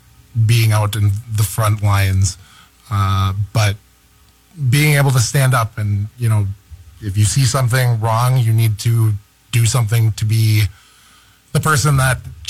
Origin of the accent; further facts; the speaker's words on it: Minnesota, United States; And, you know, growing up in Minnesota, it's been, I don't know if I, difficult's not the correct word, but it's been engaging.